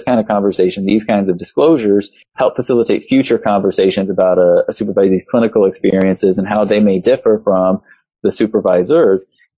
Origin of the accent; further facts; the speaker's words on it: Oklahoma, United States; I'm also from Oklahoma, and so it's Choctaw from Oklahoma in my particular Choctaw family. I was raised in a somewhat lower SES background with parents who didn't graduate high school.